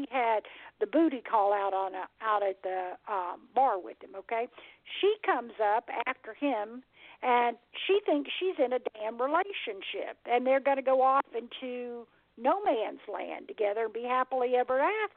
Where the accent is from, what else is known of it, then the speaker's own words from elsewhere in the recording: Atlanta, Georgia, United States; See, I'm a white girl from Atlanta, Georgia, okay? And I was raised in the Bible Belt